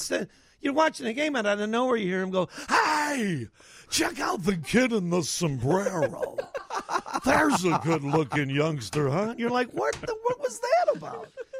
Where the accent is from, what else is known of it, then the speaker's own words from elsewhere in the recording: Chicago, Illinois, United States; I grew up, it's a little area called Canaryville on the south side of Chicago. It's right next to Bridgeport.